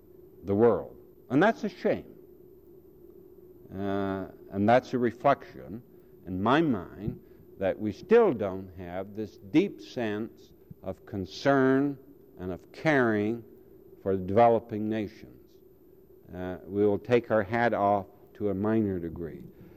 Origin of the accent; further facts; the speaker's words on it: Canada; And as a Canadian, I would accept that.